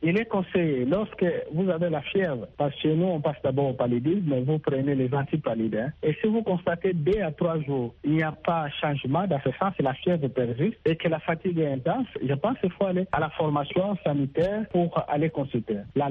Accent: DR Congo; On a fait l'évaluation d'ailleurs chez nous en République démocratique du Congo

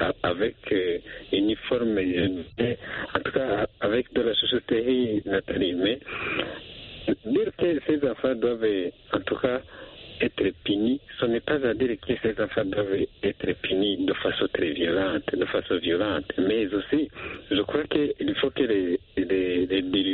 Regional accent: Burundi; Mais nous avons vu, dans les années passées, chez nous au Burundi

